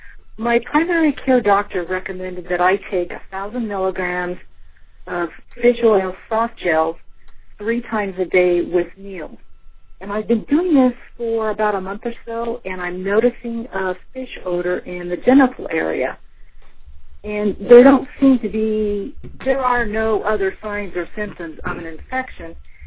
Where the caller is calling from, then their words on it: California, United States; I'm calling from California.